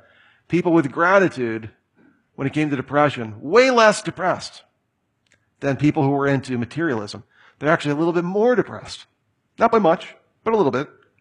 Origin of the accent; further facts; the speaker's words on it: Ireland; I'm Irish bred and born, so we can really spin a story.